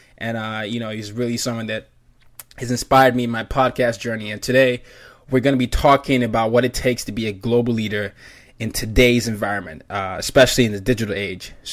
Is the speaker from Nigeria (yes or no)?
yes; Nigeria; I'm Nigerian, and everybody is always confused by whatever I sound like.